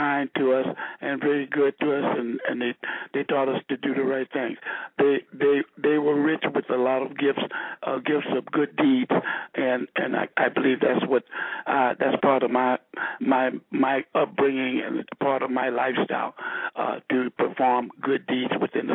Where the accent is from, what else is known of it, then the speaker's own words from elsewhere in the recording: Los Angeles, California, United States; Growing up in Los Angeles was really a wonderful experience for me.